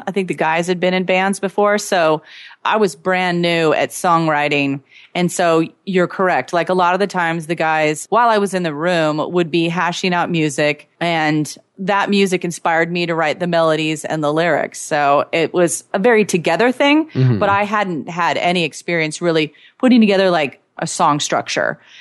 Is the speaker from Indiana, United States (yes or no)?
no; Washington, United States; now in Seattle, United States; I was from Eastern Washington State.